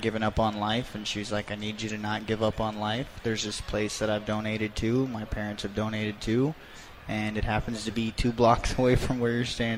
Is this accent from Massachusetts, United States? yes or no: no; Florida, United States; dude, I'm from Florida, man. So I don't even know why I'm here.